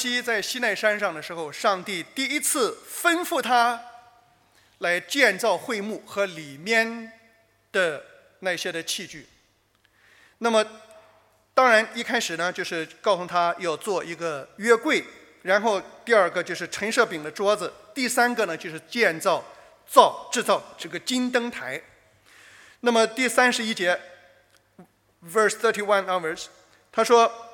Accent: Shandong, China; 我们山东人说啊里边黑的

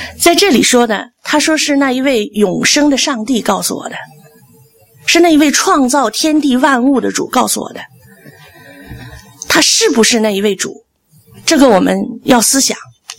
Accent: China; 我们是在那个环境里长大的，我们在那个文化大革命啊，马列主义哲学啊，什么唯物论啊，我们是在那里长大的

